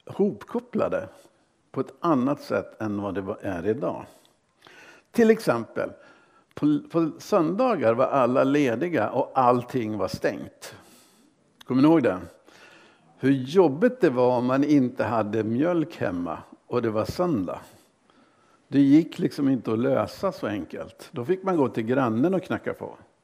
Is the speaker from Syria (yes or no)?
no; England, United Kingdom; i England, när jag var ung och bodde i England